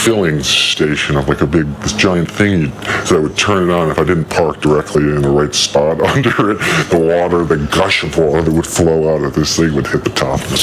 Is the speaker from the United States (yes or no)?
yes; Richmond, Virginia, United States; also born or lived in Grand Rapids, Michigan; I'm from Richmond, the capital of the Confederacy. And I was born in Michigan, Detroit. My father's from Detroit. I was born in Grand Rapids. But raised in the the capital of the Confederacy